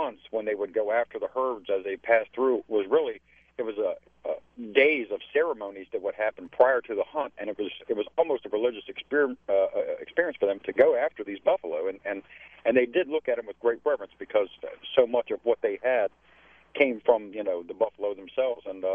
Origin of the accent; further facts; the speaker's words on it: Texas, United States; now in Raleigh, United States; Reason I called, I was brought up in Texas